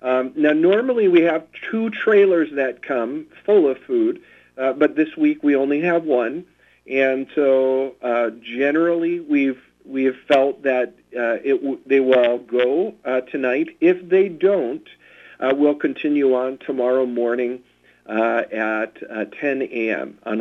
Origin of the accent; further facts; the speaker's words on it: Wisconsin, United States; It's a good thing it has cheese in there, because, we're from Wisconsin.